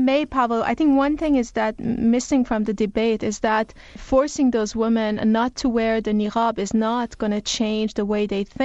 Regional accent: Iran; when I was growing up in Iran

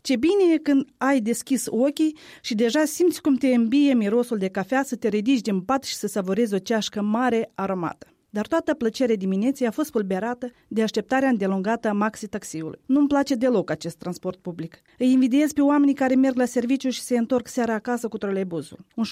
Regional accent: Băxani, Sîngerei District, Moldova; cum ar fi fost copilăria mea în Baxani

